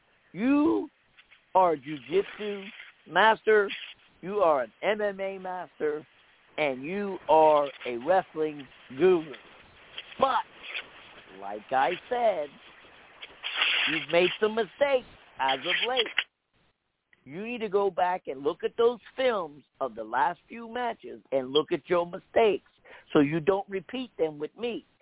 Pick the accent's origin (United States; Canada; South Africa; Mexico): United States; Charleston, South Carolina; Yeah. I'm from the Charleston, baby, the Chuck.